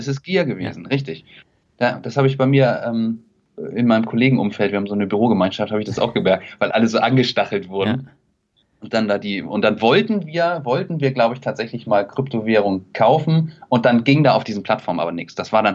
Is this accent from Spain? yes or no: no; Kiel, Schleswig-Holstein, Germany; Und Kiel ist halt einfach meine Heimat. Ich bin da groß geworden, habe mir dann irgendwann auch mal die Frage gestellt, ob es in eine große Stadt geht, Hamburg, Berlin, München, und habe mich dagegen entschieden und es nie bereut.